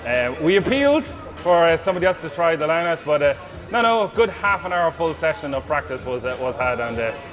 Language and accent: English; Cavan, Ulster, Ireland; and I'm from Cavan.